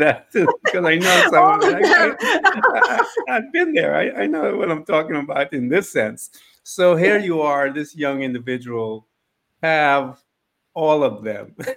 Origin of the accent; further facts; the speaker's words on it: Guyana; moved away; I came from British Guiana in South America, and I would tell them that child abuse was an Olympic sport back in my country.